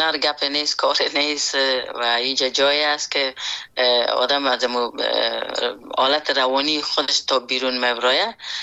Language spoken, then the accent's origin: Persian; Afghanistan; born or raised there